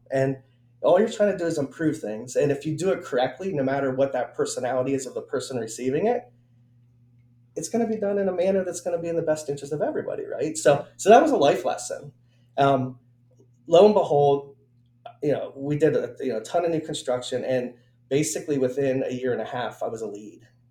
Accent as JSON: {"language": "English", "region": "Pennsylvania", "country": "United States", "tie": "born or raised there", "said": "You know, born and raised in Central PA here all 55 years of my existence. And you know, I have this worldview of Central PA."}